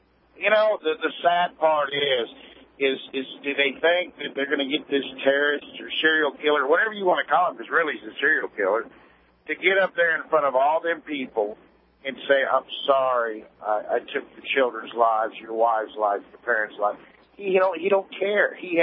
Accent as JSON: {"language": "English", "country": "United States", "said": "cause I'm American, I'm proud to be American, and screw the rest of them, I really don't care."}